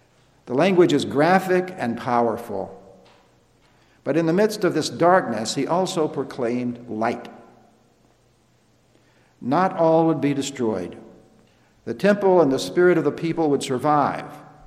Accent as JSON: {"language": "English", "region": "Alabama", "country": "United States", "tie": "born or raised there", "said": "Since I grew up in Alabama, and many members of my family attended the University of Alabama, I am forced not only to follow, but also to care about the fortunes of Alabama Crimson Tide football."}